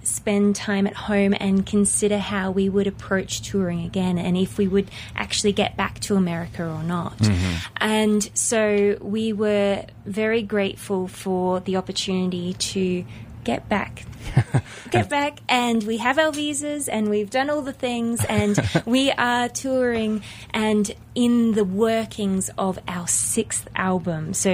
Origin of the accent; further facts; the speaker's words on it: Australia; such a incredible nod to us as independent artists, but also as Australian artists